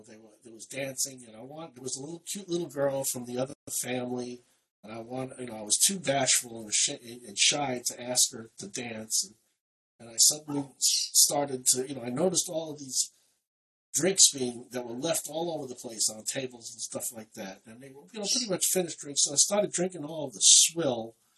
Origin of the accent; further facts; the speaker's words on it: New York City, New York, United States; I was born in Brooklyn, which is a borough in New York City, and I was raised and lived for the first, until my mid-teen years, in the same neighborhood, which was also in the borough of Queens.